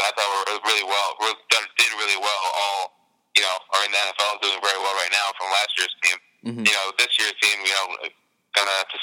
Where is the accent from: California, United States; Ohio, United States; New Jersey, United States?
New Jersey, United States; I'm from New Jersey.